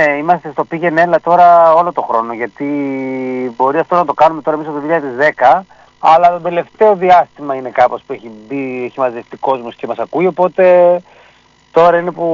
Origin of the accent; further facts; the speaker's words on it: Crete, Greece; now in Athens, Greece; Εμείς μεγαλώσαμε στην Κρήτη μένα, αλλά τα τελευταία χρόνια ζούμε στην Αθήνα, τα τελευταία 16 χρόνια.